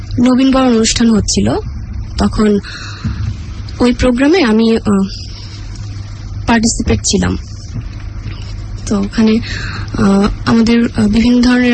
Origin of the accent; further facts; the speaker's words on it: Pabna, Rajshahi Division, Bangladesh; আমার জন্ম হয় পাবনাতে, সেখানে জন্মের কিছুদিন পরে মানে 3 বছর পরে আমার আম্মু মারা যায়। তো আমি ফ্যামিলিতে আমার বোনদের কাছে বড় হয়েছি, তো বড় পাবনাতে আমরা থাকতাম।